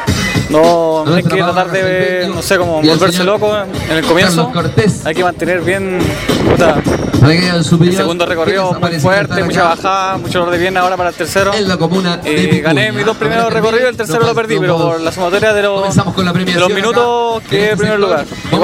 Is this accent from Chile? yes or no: yes; Huasco, Atacama, Chile; De Huasco, tercera región.